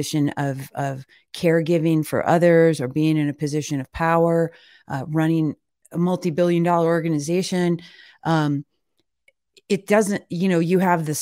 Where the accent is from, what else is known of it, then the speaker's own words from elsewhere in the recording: Michigan, United States; my dad, Fast Eddie, was in the mafia when I grew up in outside of Detroit.